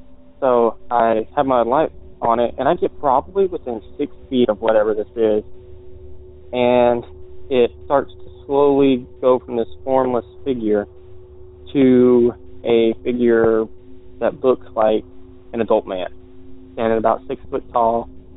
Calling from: Virginia, United States; Hey Derek … I'm calling from Virginia about a story that happened to me back when I was a volunteer firefighter.

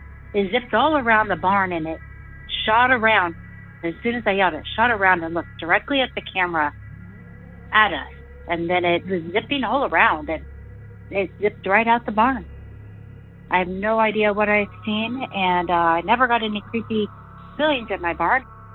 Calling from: Amanda, Ohio, United States; I'm calling from Amanda, Ohio. I am out in the woods.

